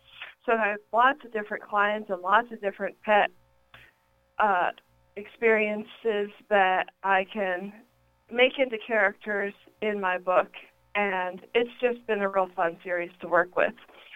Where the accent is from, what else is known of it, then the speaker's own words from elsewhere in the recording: Plano, Texas, United States; I grew up in Plano, Texas, where I got a love of animals right off the bat.